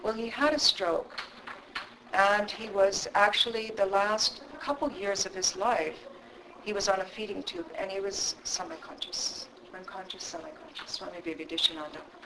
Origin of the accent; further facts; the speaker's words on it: Seattle, Washington, United States; interesting experience I had was going to Seattle. That was where I was born, and going back to my my hometown and to visit the center there, the Vedanta Center.